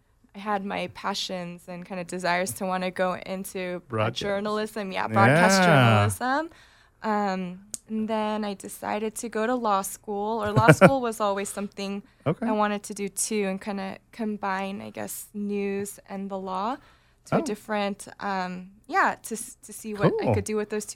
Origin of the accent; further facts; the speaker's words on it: Mission Viejo, California, United States; I am a local girl. I was actually born and raised in Mission Viejo and still currently reside in Mission Viejo.